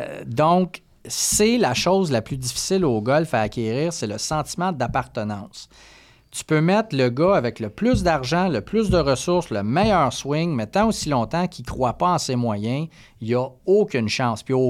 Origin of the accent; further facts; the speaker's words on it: Montreal, Quebec, Canada; je viens du West Island, donc j'avais une base d'anglais.